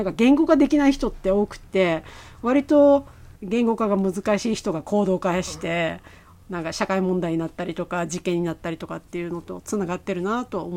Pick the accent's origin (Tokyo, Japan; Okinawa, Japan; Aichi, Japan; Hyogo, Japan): Okinawa, Japan; なんかやっぱ私は沖縄出身なので日本の文化よくわからない